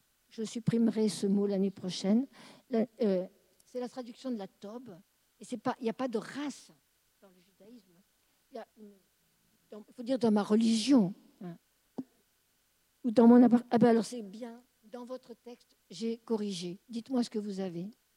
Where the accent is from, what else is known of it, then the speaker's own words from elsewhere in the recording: South, France; On est juif. Moi, je ne distingue pas les N-A-I-T et les N-E parce que je suis du Midi et que je ferme tout